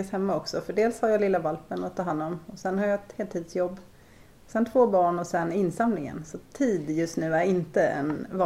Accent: Tyresö, Stockholm County, Sweden; jag bor på Forneden, så... Vi har flyttat från Krusboda till Forneden, men jag blir kvar här. Både jag och min man är ju uppväxta i Tyresö.

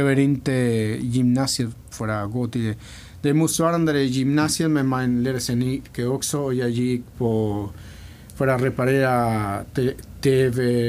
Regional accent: Rocha, Uruguay; Swedish is a second language; now in Sweden; Mitt liv, jag föddes i Uruguay, i Sydamerika, i Rocha kommun heter. Och jag var, min pappa var från stan och min mamma från landet.

